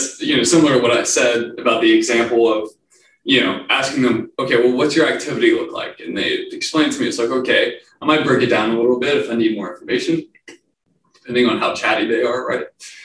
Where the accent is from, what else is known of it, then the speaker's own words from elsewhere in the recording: Louisiana, United States; So I'm from Acadiana, and I went to UL in Lafayette